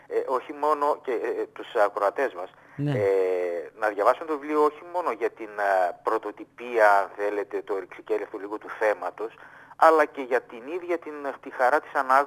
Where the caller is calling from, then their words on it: Trikala, Thessaly, Greece; Μια χαρά, καλησπέρα από Τρίκαλα